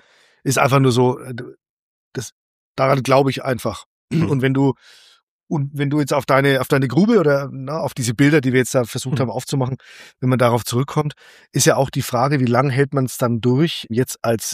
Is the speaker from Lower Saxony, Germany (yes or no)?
no; Fürth, Bavaria, Germany; aus meiner Heimatstadt Fürth